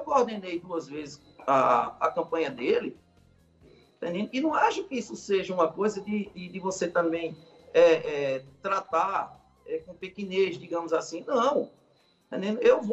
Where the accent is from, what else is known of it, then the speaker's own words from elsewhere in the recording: Pernambuco, Brazil; Agora, eu, enquanto pernambucano, o que eu tenho hoje é que torcer